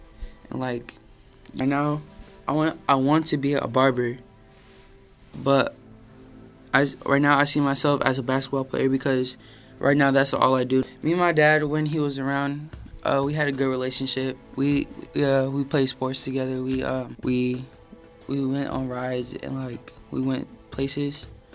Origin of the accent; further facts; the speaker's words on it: Toledo, Ohio, United States; So we grew up in Ohio, Toledo, Ohio. And it was in the ghetto